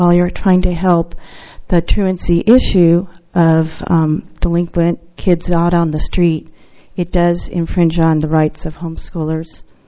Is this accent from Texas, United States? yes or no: no; California, United States; I'm from San Luis Obispo County.